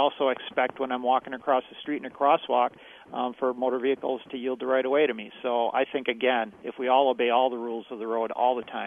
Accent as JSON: {"language": "English", "town": "Milwaukee", "region": "Wisconsin", "country": "United States", "tie": "born or raised there", "said": "Hey, I don't know if your listeners can tell by my accent, but I'm a Milwaukee guy, born and raised, grew up on"}